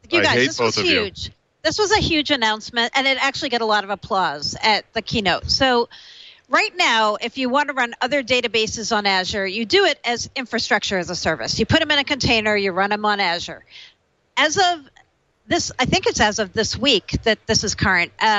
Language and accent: English; Massachusetts, United States; accent: Massachusetts; My Massachusetts accent's coming out.